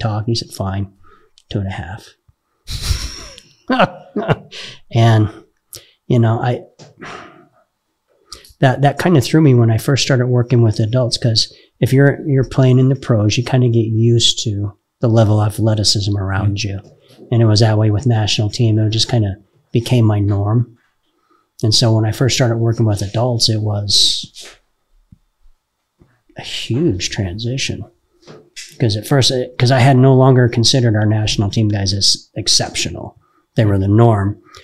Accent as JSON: {"language": "English", "country": "United States", "said": "because, you know, I'm American. Anything's possible."}